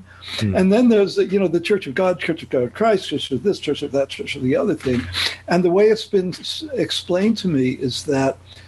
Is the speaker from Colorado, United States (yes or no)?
no; New York, United States; I come from New York, which is a very Catholic city.